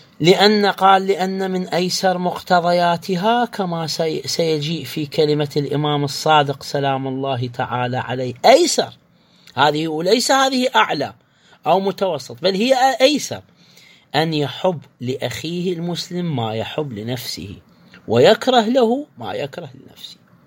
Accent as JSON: {"language": "Arabic", "country": "Iraq", "said": "عندنا في العراق"}